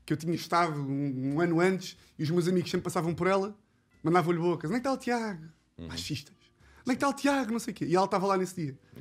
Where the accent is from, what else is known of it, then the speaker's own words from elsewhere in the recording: Cacilhas, Setúbal, Portugal; Eu não me enquadro porque eu sou de Cacilhas.